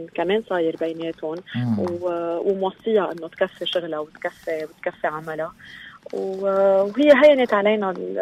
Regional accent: Lebanon; تعرف نحن كمان كلبنانيين كأنه هيدا قدرنا

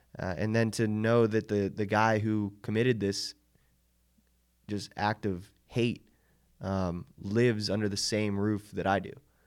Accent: Pittsburgh, Pennsylvania, United States; that's my hometown of Pittsburgh

